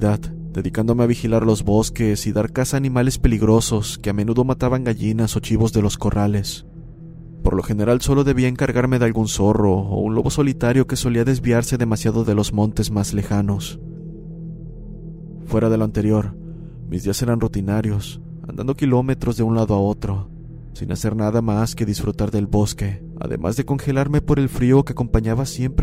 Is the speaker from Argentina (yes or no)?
no; Mexico; Nací en una vieja comunidad rural, un rancho, como le llamamos en mi país, México.